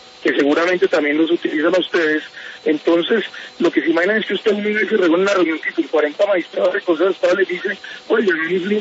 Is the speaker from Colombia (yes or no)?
yes; Colombia; soy el colombiano más feliz del mundo